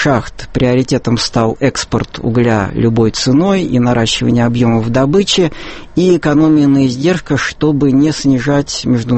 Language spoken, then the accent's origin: Russian; Saint Petersburg, Russia; Ну, как петербуржец, как всякий петербуржец, я считаю, что это очень неприятная история.